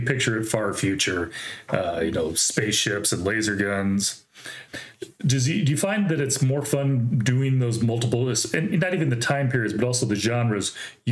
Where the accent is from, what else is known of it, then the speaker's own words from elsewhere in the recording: Michigan, United States; born there; now in Nebraska, United States; But I was born in Michigan, so of course, you know, that one, that whole storyline kind of caught my eye, even though, you know, I'm living out here in Nebraska now too.